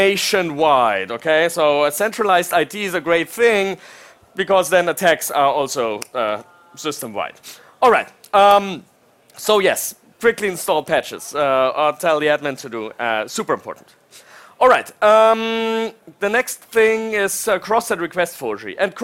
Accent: Germany; now in Norway; So I come from Germany, and we have one big train provider, some smaller ones, but one big train provider.

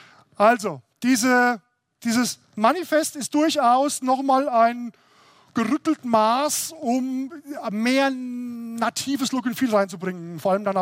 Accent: Würzburg, Bavaria, Germany; also ich komme ja aus der Würzburger Gegend, wie man vielleicht hört

